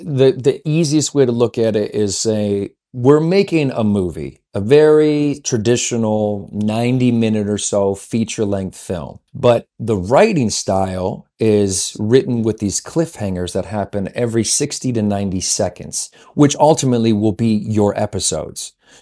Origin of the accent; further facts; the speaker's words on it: Cleveland, Ohio, United States; I used to work construction where I was raised in Cleveland, Ohio